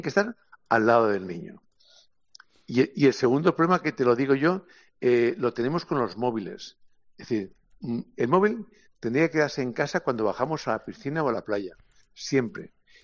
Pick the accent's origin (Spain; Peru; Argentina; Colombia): Spain; Valencia, Valencian Community; Yo soy de una zona, soy de Valencia, con lo cual te hablo de la paella.